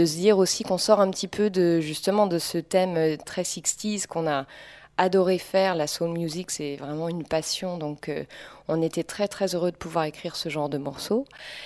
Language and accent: French; Paris, Île-de-France, France; Nous, on vient de Paris. La plupart, je pense à tout le monde, du coup, là, dans le groupe, à tout l'effectif au complet. On est tous parisiens.